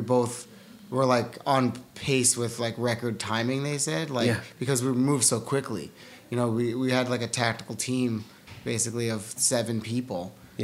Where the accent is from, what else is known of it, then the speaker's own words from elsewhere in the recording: South Salem, New York, United States; I grew up in Westchester.